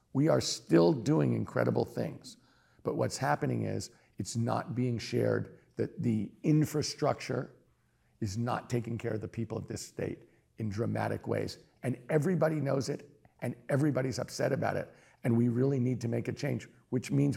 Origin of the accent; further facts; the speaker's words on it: San Francisco, California, United States; So I'm from San Francisco. So I know San Francisco politics a little bit better.